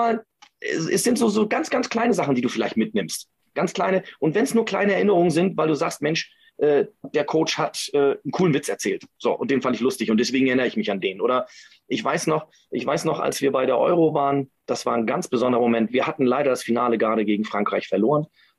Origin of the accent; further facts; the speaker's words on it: Kiel, Schleswig-Holstein, Germany; Also ich komme ja aus Kiel.